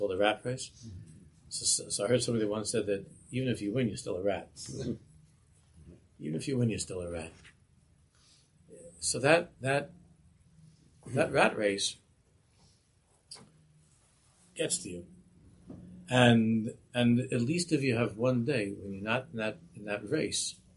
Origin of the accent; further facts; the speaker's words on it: New York City, New York, United States; an old friend of mine when I was in Bay Diskin that I grew up with in Queens.